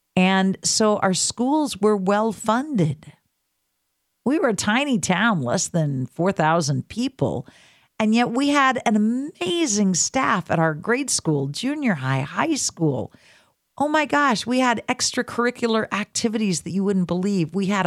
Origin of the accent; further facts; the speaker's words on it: Reedsport, Oregon, United States; a living legend from my hometown of Reedsport, Oregon, on the phone with me.